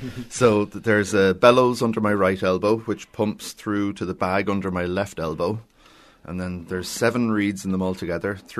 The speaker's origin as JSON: {"language": "English", "town": "Dublin", "region": "County Dublin", "country": "Ireland", "moved": "yes", "lives_now": "Los Angeles, United States", "said": "Well, I am from Dublin originally, in the south part of the county, almost the Wicklow Mountains. And I've been in Los Angeles, living in Los Angeles for 20 years now."}